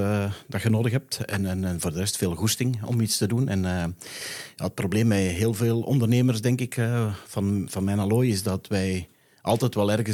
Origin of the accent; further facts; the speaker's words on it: Essen, Antwerp, Belgium; Ja, ik ben een Essenaar, hè, geboren in Essen.